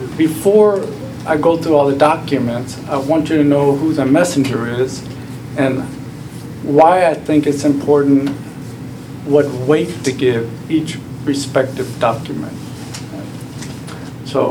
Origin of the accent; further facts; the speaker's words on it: Illinois, United States; now in Houston, United States; I grew up in Illinois, went to school at St. Ambrose College, and then eventually made my way down to Texas, Houston, and went to South Texas College of Law.